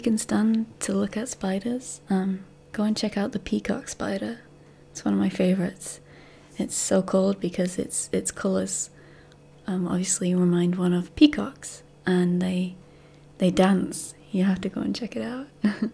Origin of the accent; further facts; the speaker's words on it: United Kingdom; Being British and not very into sports, I do know a little of American football